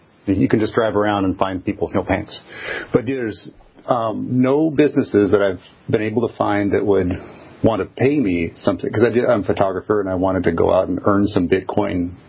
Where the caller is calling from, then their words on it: San Francisco, California, United States; Calling from San Francisco.